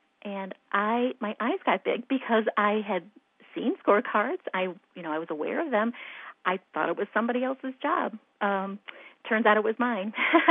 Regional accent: Illinois, United States; I was born and raised here in Illinois.

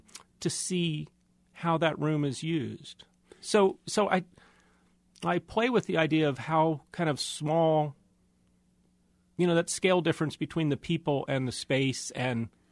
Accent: Kansas City, United States; as a kid, I spent a lot of time on my grandparents' farm just west of Topeka, and yet I grew up here in Kansas City.

